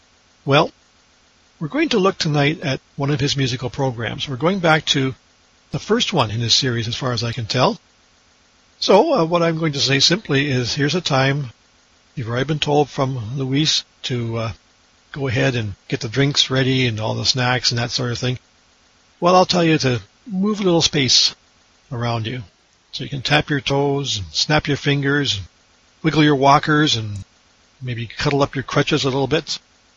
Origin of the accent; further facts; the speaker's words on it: Canada; Frequently, that means a Canadian radio program. Not because I'm Canadian and think it's great